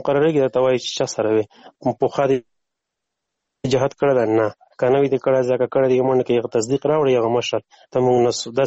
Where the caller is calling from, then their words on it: Afghanistan; افغانستان نه تماس نیول ده